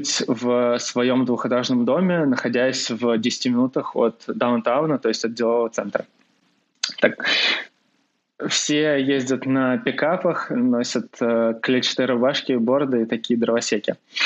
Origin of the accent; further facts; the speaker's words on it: Moscow, Russia; Да, я вырос в Москве и там же закончил школу.